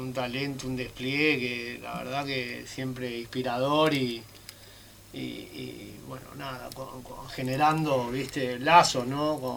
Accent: Buenos Aires, Argentina; somos de Buenos Aires

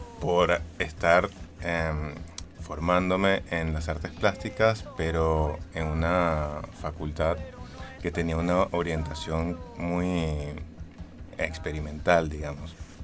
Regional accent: Venezuela; moved away as an adult; now in Buenos Aires, Argentina; siempre en la calle me preguntan si soy colombiano, porque... tienden a confundir los acentos por esos lares, pero soy venezolano en realidad.

